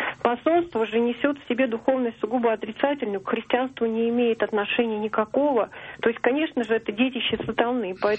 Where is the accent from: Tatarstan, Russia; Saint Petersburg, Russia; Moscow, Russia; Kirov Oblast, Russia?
Moscow, Russia; я из Москвы.